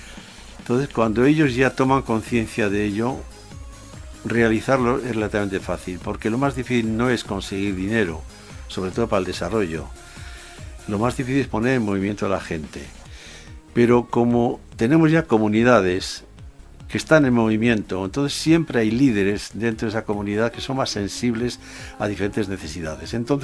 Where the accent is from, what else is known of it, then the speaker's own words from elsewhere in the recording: San Sebastián, Basque Country, Spain; Porque, bueno, yo soy de San Sebastián, ¿no? Junto al mar